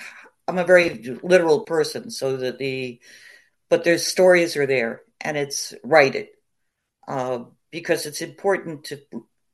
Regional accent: New York, United States; No, I grew up upstate in the Catskills.

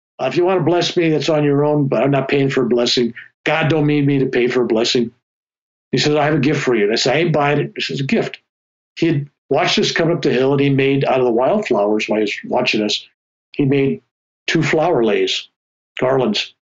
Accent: Ireland; Being an Irishman, it comes out of me once in a while, so forgive me.

